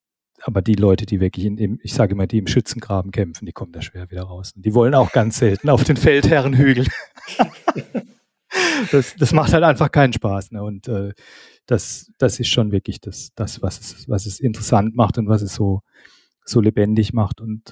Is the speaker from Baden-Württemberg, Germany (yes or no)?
yes; Baden-Württemberg, Germany; Nee, ich bin Badener, ich bin ja Badener, kein Schwabe.